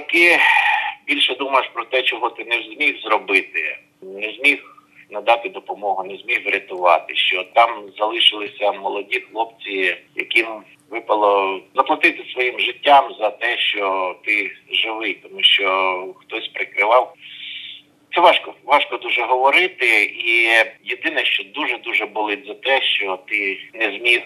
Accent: Kyiv, Ukraine; born there; Я народився в Києві у родині лікаря і викладача, доцента політехнічного інституту.

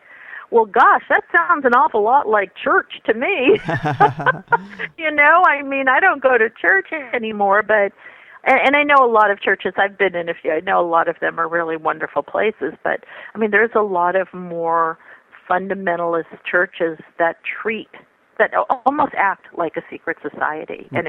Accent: New York, United States; Yeah, and it's funny because I was raised Roman Catholic too. I grew up in New York, Italian, you know.

